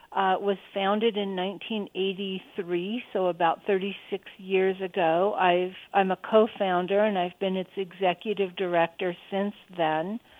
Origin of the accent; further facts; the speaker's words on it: Livermore, California, United States; National Laboratory or Sandia Livermore, which is right across the street from Lawrence Livermore in my hometown.